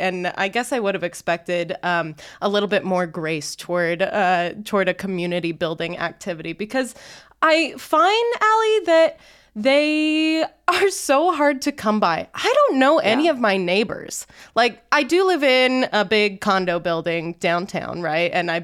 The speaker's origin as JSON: {"language": "English", "town": "Layton", "region": "Utah", "country": "United States", "tie": "born or raised there", "said": "And I remember like growing up in Layton, Utah, in a suburb, we were probably the only non-Mormon family in the neighborhood."}